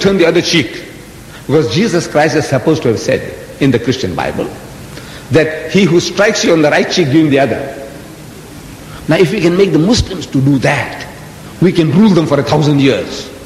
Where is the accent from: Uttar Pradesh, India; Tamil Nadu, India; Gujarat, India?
Gujarat, India; Surat; now in South Africa; I'm from India originally. I come originally from India, from the west coast of India. You know Bombay? You see it on the map. Bombay, a little above Bombay, is a small port called Surat. I come from that area. I migrated to South Africa in 1927.